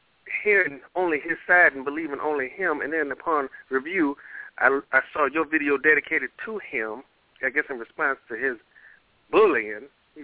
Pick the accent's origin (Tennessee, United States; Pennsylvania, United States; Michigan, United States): Tennessee, United States; moved away; I'm originally from Tennessee, and I've been out here about 15 years.